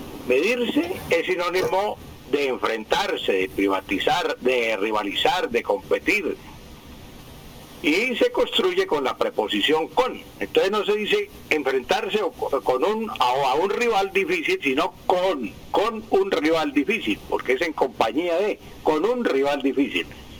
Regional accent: Santander, Colombia; Porque yo soy santandereano y siempre apoyo a todo santandereano

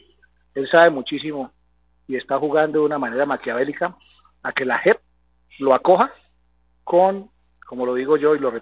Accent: Colombia; yo interpreto como ciudadano colombiano

